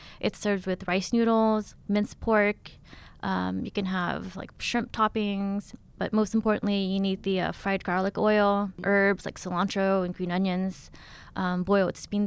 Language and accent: English; Stockton, California, United States; very similar to Cambodia, and so we ended up in Stockton.